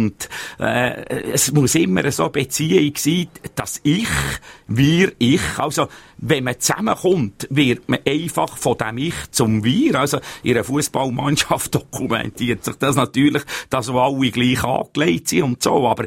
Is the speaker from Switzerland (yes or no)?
yes; Bern, Switzerland; Klar, als Berner stehe ich dazu, das ist schade.